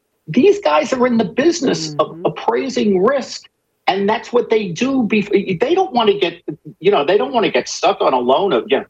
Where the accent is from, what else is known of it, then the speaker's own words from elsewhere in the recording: Bronx, New York, United States; And I say this, look, I grew up in the Bronx. I worked in the city. I love the city.